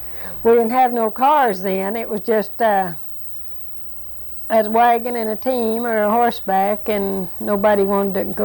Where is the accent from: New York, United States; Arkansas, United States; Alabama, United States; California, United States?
Arkansas, United States; Well, I grew up in Sharp County, Arkansas. All about the center of the county, I guess, and had five sisters and one brother.